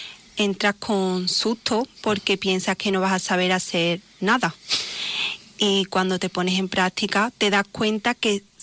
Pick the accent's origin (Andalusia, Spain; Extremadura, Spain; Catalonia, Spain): Andalusia, Spain; Martín de la Jara; Yo soy de Martín de la Jara.